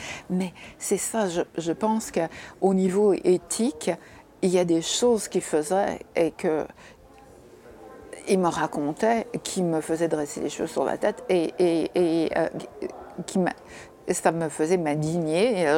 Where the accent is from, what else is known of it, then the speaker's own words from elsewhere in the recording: Canada; j'étais canadienne, ou je suis canadienne